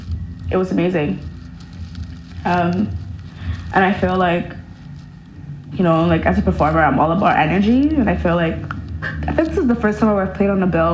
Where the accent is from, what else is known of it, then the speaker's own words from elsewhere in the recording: Canada; because I'm from Canada, right? So being in New York, it really like